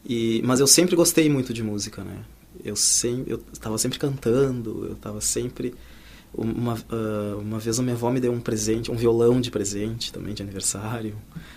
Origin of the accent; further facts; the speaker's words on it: Porto Alegre, Rio Grande do Sul, Brazil; Escola Municipal Heitor Vila Lobos, na Lomba do Pinheiro, né, bairro onde eu nasci e me criei.